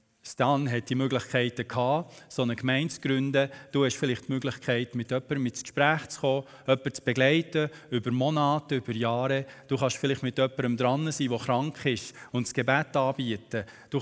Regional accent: Switzerland; Wir sind in einem fremden Land als Schweizer, Bürger von dieser Nation hier.

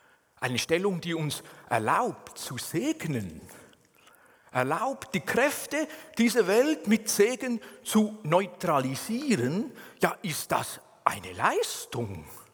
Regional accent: Aargau, Switzerland; Ich habe es schon gemerkt, wie die Oberländer ticken. Als Aargauer.

